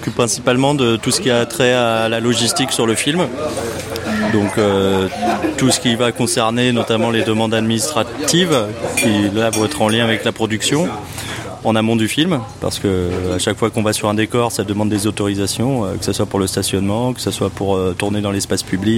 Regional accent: Auvergne-Rhône-Alpes, France; Moi, personnellement, je suis savoyard, donc tourner à la montagne, c'est un truc qui est naturel chez moi.

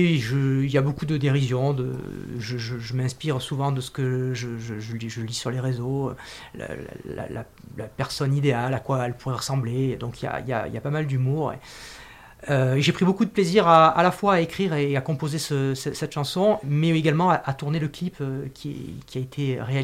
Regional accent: Marseille, Provence-Alpes-Côte d'Azur, France; je dis souvent que j'ai des origines un peu éparpillées en Provence, puisque je suis né à Marseille et j'y ai vécu jusqu'à l'âge de 20 ans à peu près pour mes études, avec ma maman. Et l'autre partie de ma vie, mon papa était originaire des Alpes d'Haute-Provence

